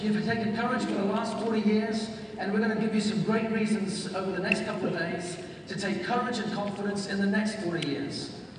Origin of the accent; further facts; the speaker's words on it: New Zealand; I grew up in New Zealand. There are 4 million people in that country.